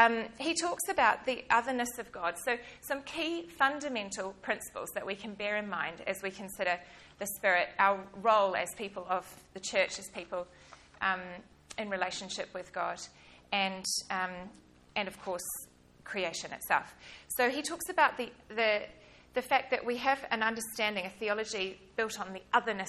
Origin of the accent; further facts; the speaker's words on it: Great Barrier Island, Auckland, New Zealand; but I grew up on Great Barrier Island as part of the community there